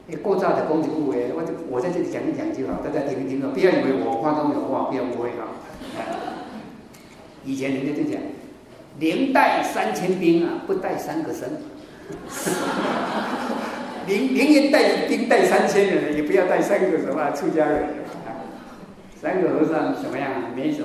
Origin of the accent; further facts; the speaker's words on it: China; 我们中国人是重视四分力啊